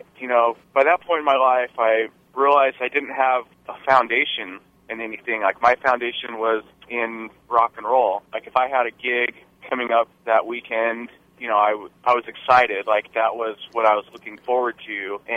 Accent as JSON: {"language": "English", "town": "Las Vegas", "region": "Nevada", "country": "United States", "tie": "born or raised there", "said": "I grew up in Las Vegas, had a lot of rock and roll friends that I was playing music with, and I had a lot of Mormon friends as well"}